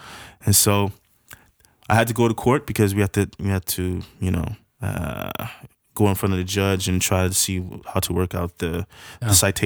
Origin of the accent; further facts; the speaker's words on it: the South, United States; we say sir back home because that's I'm from the South.